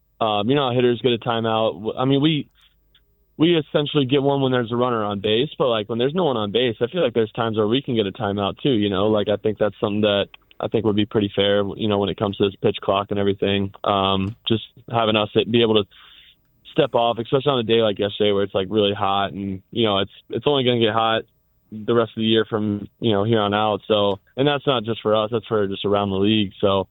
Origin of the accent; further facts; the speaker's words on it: Atlanta, Georgia, United States; a team I grew up idolizing growing up in Atlanta.